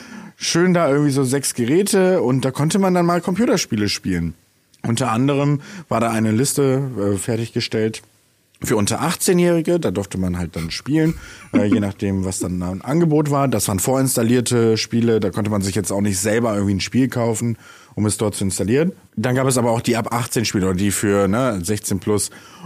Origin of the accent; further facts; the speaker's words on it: Bremen, Germany; Und als wir dann in die Bremer Innenstadt gezogen sind, ich bin Bremer, by the way.